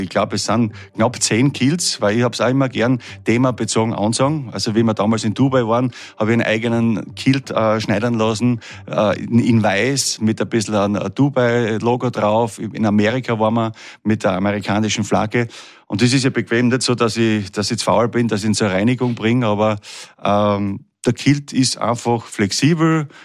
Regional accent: Styria, Austria; Nein, das war bei uns in der Steiermark sogar.

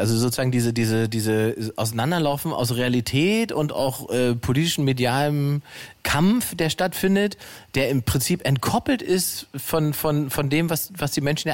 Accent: Saxony-Anhalt, Germany; ich komme aus Sachsen-Anhalt ursprünglich

